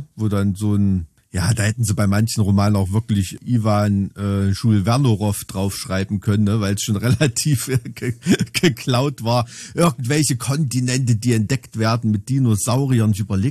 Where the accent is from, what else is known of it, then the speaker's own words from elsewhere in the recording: East Germany, Germany; Also als Kind in der DDR hatte ich Usedom und Rügen und da kommt ja ob der Größe nicht immer so ein Inselfeeling auf.